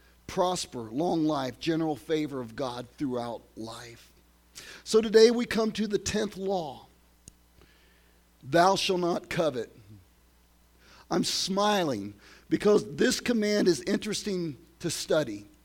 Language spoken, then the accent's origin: English; Illinois, United States; I said, we're from Illinois, man.